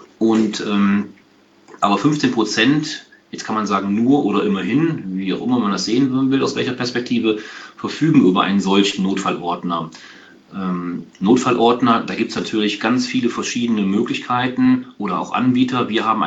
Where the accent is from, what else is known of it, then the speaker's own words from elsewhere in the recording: Aachen, North Rhine-Westphalia, Germany; ich bin kein Kölner, ich komme aus Aachen